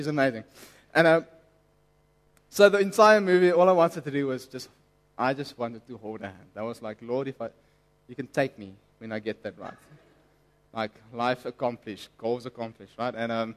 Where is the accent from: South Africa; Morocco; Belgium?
South Africa; Johannesburg, Gauteng; Very young, I know, but hey, we grew up in Joburg.